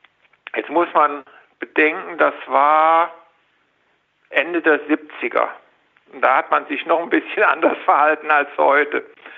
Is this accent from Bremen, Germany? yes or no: no; Neuwied, Rhineland-Palatinate, Germany; Aber ich mit meinem Gedanken, wie das bei uns in Neuwied war. Wir hatten da eine Kneipe, die hieß Leuchtturm